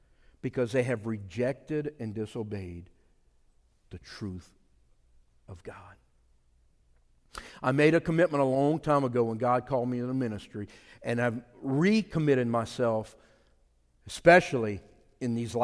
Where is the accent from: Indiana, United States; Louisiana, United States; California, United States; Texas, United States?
Louisiana, United States; I'm of French descent. I'm a Cajun.